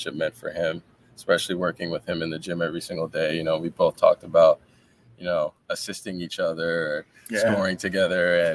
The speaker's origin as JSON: {"language": "English", "town": "Vancouver", "region": "British Columbia", "country": "Canada", "said": "I would say Charlotte and especially Vancouver, where I'm from, it's very alike, actually."}